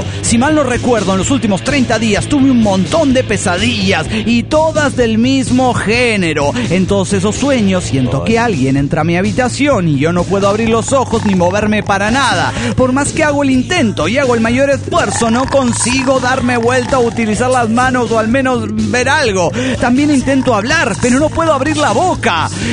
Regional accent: Guanajuato, Mexico; de Guanajuato.

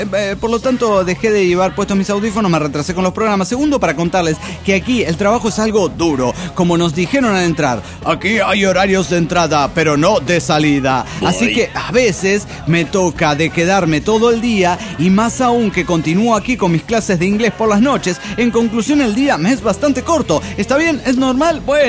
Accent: Puno, Peru; de Puno, Perú.

